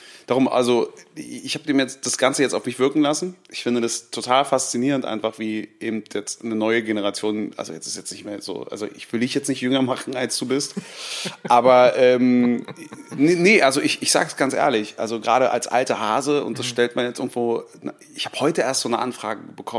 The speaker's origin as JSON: {"language": "German", "region": "Berlin", "country": "Germany", "said": "Also ich komme aus West-Berlin"}